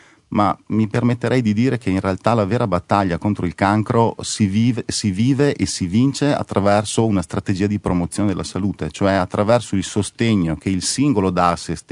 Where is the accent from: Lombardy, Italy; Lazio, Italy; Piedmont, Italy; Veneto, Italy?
Veneto, Italy; Io sono veneto.